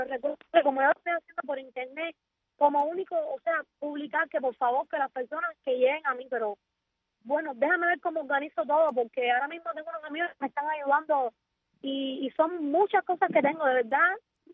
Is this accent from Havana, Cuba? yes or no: yes; Marianao, Havana, Cuba; Yo vivo en un barrio, yo soy de Marianao. Yo vivo en un barrio bastante humilde.